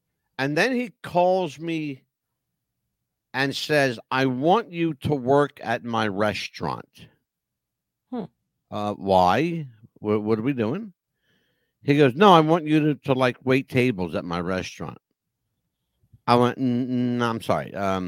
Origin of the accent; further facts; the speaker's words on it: Philadelphia, Pennsylvania, United States; Back in the day where I grew up in Philadelphia, there were two guys that inspired me.